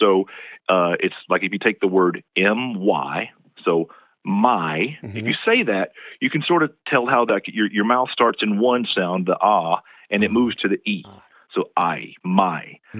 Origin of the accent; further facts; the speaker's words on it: Tennessee, United States; So I grew up in East Tennessee and been fascinated by language and sound, you know, basically my whole life.